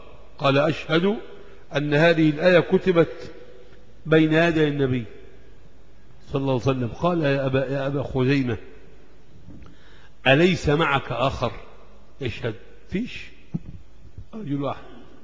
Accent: Egypt; احنا عندنا في مصر هنا الصعيد لهم ايه؟ لهجة

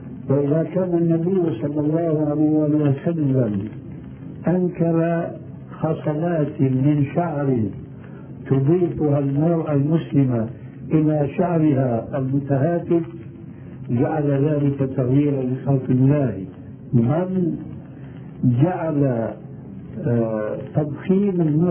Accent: Syria; ففي كثير من البلاد عندنا في سوريا

